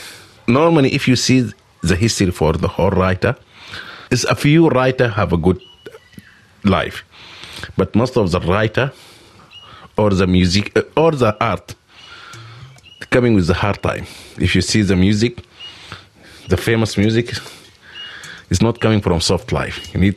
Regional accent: Sudan; moved away; I came from Sudan, Suri, Egypt. I came here 2002.

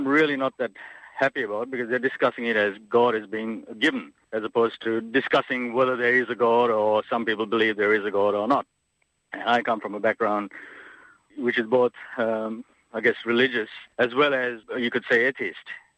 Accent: Sri Lanka; I'm from Sri Lanka, and I grew up in a fairly multicultural society with Buddhists, Hindus, Muslims and Christians.

